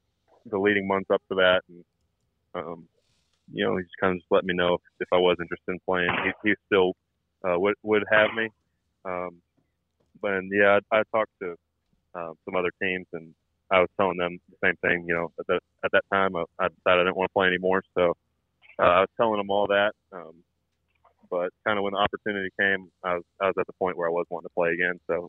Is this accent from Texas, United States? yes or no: yes; Plano, Texas, United States; I'm living back in Plano right now, my hometown, just north of Dallas.